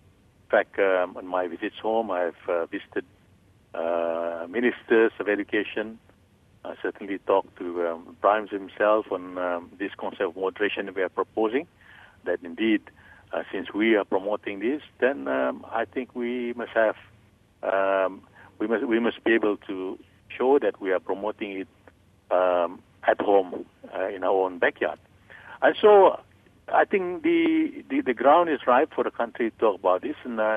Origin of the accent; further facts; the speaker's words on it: Malaysia; I am ambassador to the Holy See as a Malaysian.